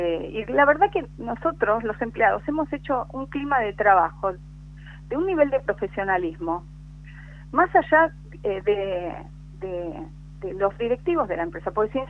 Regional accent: Argentina; somos profesionales aeronáuticos argentinos

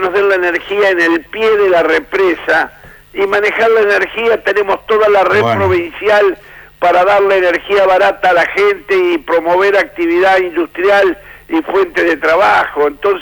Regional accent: Paraná, Entre Ríos, Argentina; mi pueblo de la infancia, Paraná.

